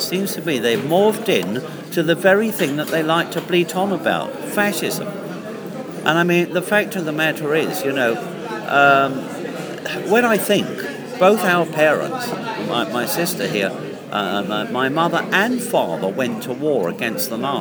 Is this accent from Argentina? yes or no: yes; Argentina; They called me a Nazi racist. I'm from Argentina and I work in...